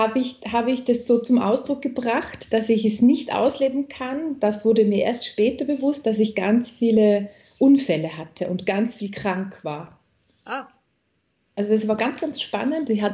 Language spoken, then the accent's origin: German; Switzerland; now in Austria; ich komme aus der Schweiz ursprünglich, lebe in Österreich